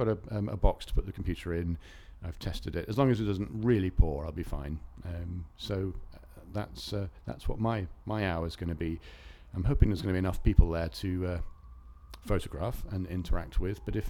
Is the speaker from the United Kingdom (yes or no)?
yes; Nailsworth, South West England, United Kingdom; I'm 51 and I'm from Nailsworth in Gloucestershire.